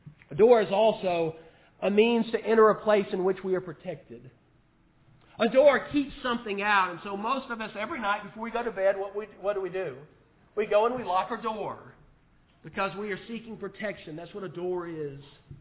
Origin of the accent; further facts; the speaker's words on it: Mississippi, United States; Now, I grew up down in Mississippi, and sometimes I'd have to watch my dad's cows.